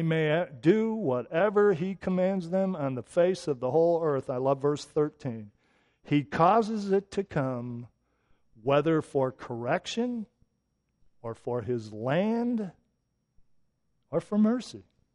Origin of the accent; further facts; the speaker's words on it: Flint, Michigan, United States; Now, of course, I grew up in Flint, Michigan.